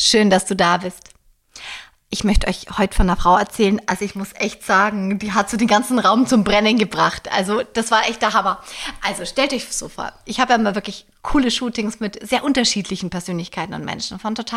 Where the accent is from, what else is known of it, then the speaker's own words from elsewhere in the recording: Germany; Also wenn wir als Deutsche tanzen